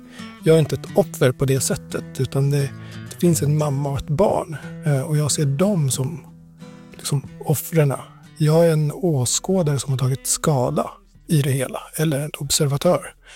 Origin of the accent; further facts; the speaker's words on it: Sweden; Där ser jag ju liksom orättvisorna som man inte under min uppväxt upplevde i Sverige på samma sätt.